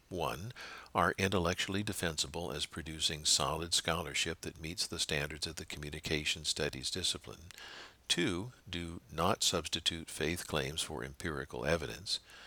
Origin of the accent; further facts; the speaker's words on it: Washington, District of Columbia, United States; I grew up in Washington, D.C. during the Cold War. After college, I spent a decade in publications management with Washington-based national nonprofits.